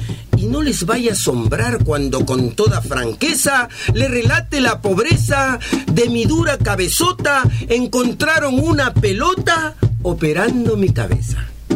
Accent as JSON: {"language": "Spanish", "country": "Peru", "said": "porque soy ciudadano peruano, ¿no?"}